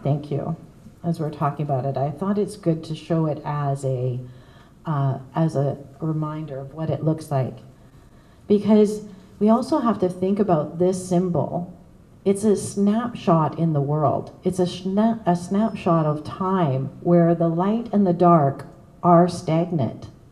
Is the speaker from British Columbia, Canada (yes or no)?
yes; White Rock, British Columbia, Canada; he overheard that I was from White Rock, and he was from White Rock, and so he bought me a shot